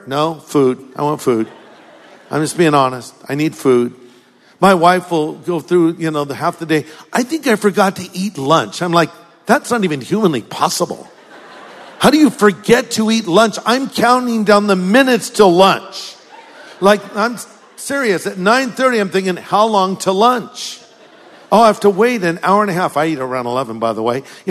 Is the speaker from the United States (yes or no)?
yes; California, United States; And I just, you know, I grew up here in California, ate hamburgers, french fries and the malt.